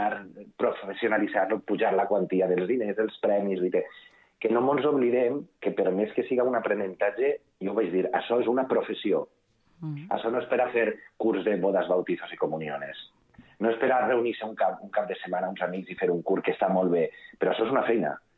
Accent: Vila-real, Valencian Community, Spain; Sí que és veritat que jo soc de Vila-real

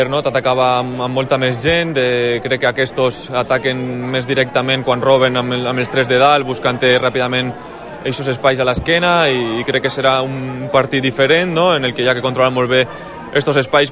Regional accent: Villarreal, Valencian Community, Spain; L'equip del meu poble m'està permetint disfrutar, no?, d'unes semifinals de Champions, i és algo únic.

